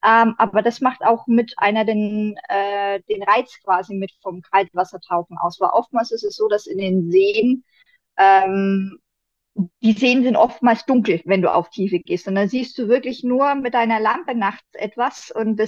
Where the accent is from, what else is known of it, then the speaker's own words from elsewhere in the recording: Bavaria, Germany; Also ich komme jetzt aus Oberfranken mehr oder weniger.